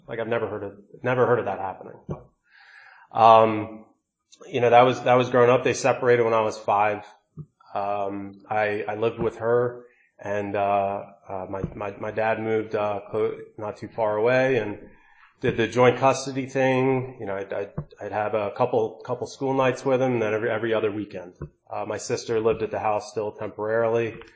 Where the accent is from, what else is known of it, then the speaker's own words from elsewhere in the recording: Philadelphia, Pennsylvania, United States; I grew up outside Philadelphia, family of four, older sister, my mom